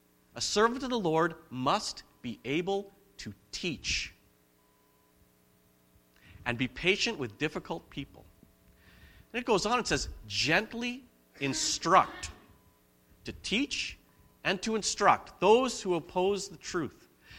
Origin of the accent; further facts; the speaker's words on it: Alberta, Canada; now in Nanaimo, Canada; Now, I grew up in Alberta. Bodies of water do not move. So when I moved here to Nanaimo